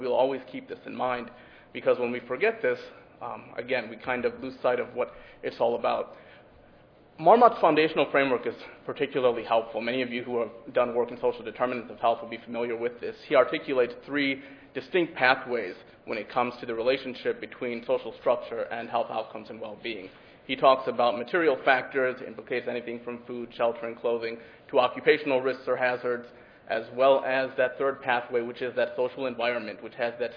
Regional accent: Illinois, United States; here's a law straight from my home state of Illinois

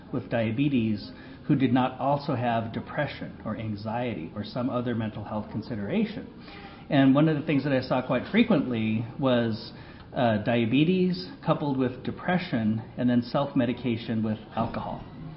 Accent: South Dakota, United States; now in North Dakota, United States; So I'm originally from South Dakota, but I now work in North Dakota at North Dakota State University.

